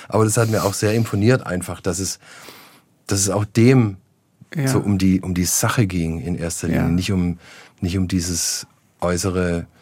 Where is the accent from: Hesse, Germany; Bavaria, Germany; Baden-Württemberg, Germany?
Baden-Württemberg, Germany; Ich bin schon so ein Junge aus dem Schwarzwald, der sich da nach wie vor unglaublich wohlfühlt. Ich bin im Wald groß geworden. Also meine Großmutter hat nach dem Krieg so ein altes Schützenhaus übernommen auf einem Dorf, und da bin ich groß geworden.